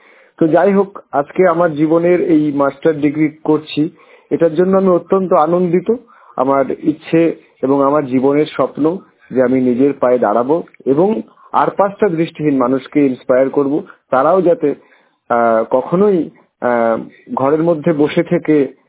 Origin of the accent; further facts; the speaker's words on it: Krishnanagar, West Bengal, India; আমার বাড়ি নদিয়া জেলার কৃষ্ণনগর।